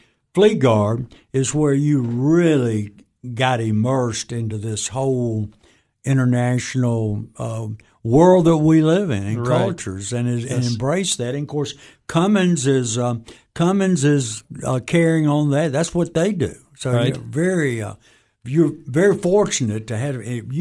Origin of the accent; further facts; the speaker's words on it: Mississippi, United States; we grew up in Mississippi in little, you know, rural areas and love my home birth state.